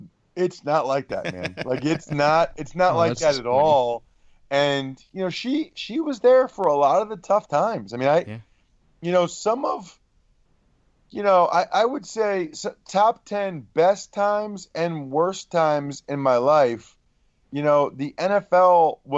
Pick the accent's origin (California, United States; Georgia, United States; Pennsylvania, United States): Pennsylvania, United States; Wyomissing; She's from my hometown, which is awesome, but I kind of like my 5 or 6 year run as the most famous person from Why Missing Pennsylvania